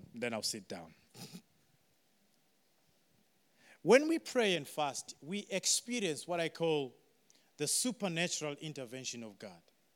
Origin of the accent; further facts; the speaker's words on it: Zimbabwe; English is a second language; moved away as an adult; now in Sheffield, United Kingdom; when we came to Sheffield, we actually did not have relatives in Sheffield. We're just from Zimbabwe. Two Zimbabweans saying we're missionaries.